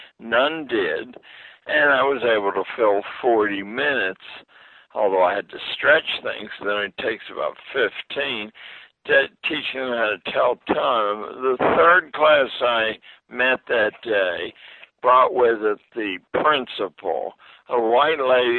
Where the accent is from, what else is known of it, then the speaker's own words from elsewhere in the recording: Monongahela, Pennsylvania, United States; I was born in Western Pennsylvania, in a small coal mining steelworking town about 40 miles from Pittsburgh. The name is Monongahela, and it was quite an interesting place to grow up during World War II.